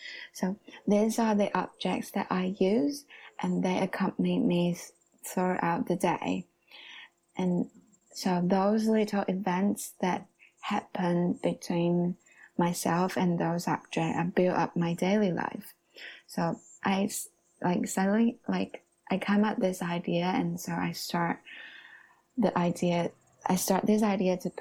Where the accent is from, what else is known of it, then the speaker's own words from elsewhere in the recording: Taiwan; now in New Zealand; the little events that I personally experienced growing up in Taiwan.